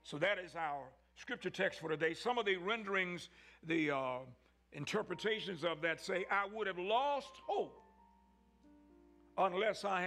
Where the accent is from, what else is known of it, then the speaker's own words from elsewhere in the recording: Scottsburg, Virginia, United States; I'm from Scottsburg, Virginia, so you got to understand that we got certain ways we say stuff.